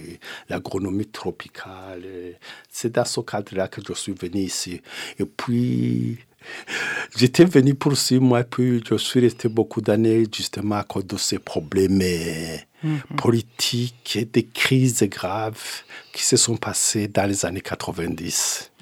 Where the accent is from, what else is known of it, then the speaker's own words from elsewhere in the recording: Burundi; moved away as an adult; now in Montpellier, France; je suis du Burundi. Je suis venu ici en France et moi, je travaillais. Je travaillais à l'Institut de recherche agronomique du Burundi, dans le département de sociologie